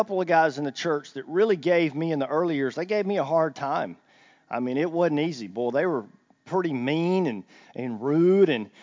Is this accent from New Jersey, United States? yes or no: no; Henderson, Texas, United States; now in Arkansas, United States; I did not grow up in Arkansas. I grew up in Texas. That's where I was from, northeast Texas, a little town called Henderson, and I moved there.